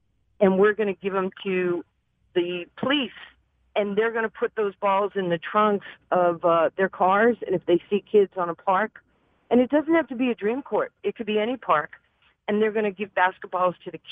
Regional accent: New York, United States; I was the kid growing up in New York, and I'm just being transparent with, you know, your listeners.

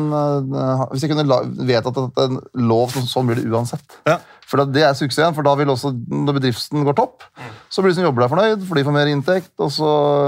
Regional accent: Ilseng, Innlandet, Norway; Og så hjemme der jeg vokste opp da, på Ilseng, som er ikke stand fra Ottestad

